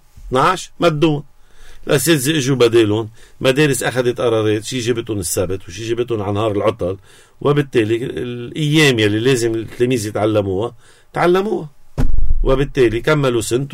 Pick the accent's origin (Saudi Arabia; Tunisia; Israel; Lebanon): Lebanon; نحن كشعب لبناني عم نروح نتبهدل